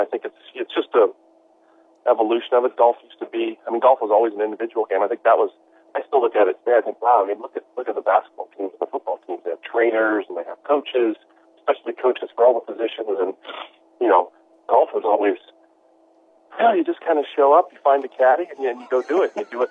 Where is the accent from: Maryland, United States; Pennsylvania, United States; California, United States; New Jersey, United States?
California, United States; Los Angeles; Currently, now, you got to remember, I'm from Los Angeles, so we tend to, I have friends who are Packer fans, Steeler fans, Giants fans.